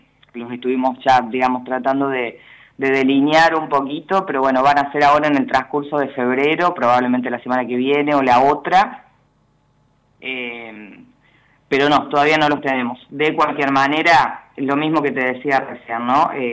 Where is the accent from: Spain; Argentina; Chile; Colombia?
Argentina; Brinkmann, Córdoba; Los que somos hijos de Brinkmann, hemos vivido acá, estudiado acá